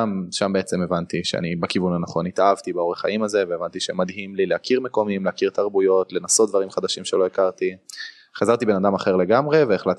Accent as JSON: {"language": "Hebrew", "town": "Jerusalem", "region": "Jerusalem District", "country": "Israel", "tie": "born or raised there", "said": "אמרתי להם שגדלתי בירושלים, שאני גר ליד ירושלים"}